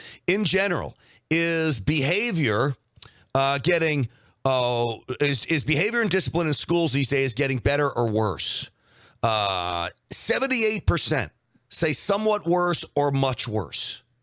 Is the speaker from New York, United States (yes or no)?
yes; Scarsdale, New York, United States; I grew up in Scarsdale, New York. Scarsdale, New York, an overwhelmingly Jewish community.